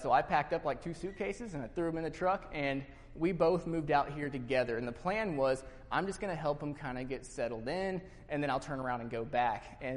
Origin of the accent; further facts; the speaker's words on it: Colorado, United States; look, we grew up outside of Denver. Like, this is a totally different culture down there.